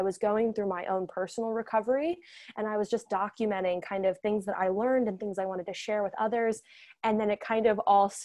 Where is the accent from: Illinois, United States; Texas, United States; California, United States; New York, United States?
Illinois, United States; accent: slight accent; so if you can't tell, I have a slight accent. So I grew up in Southern Illinois. I'm right across the river from St. Louis